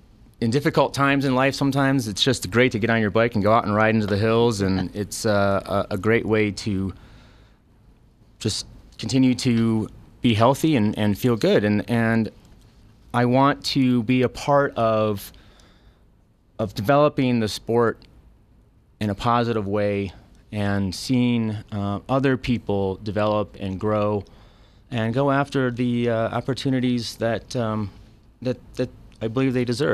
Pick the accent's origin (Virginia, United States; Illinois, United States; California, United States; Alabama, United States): Illinois, United States; Chicago; Well, I started racing bikes at the age of 13. I grew up in Chicago. And I came out here every summer throughout high school to race my bike.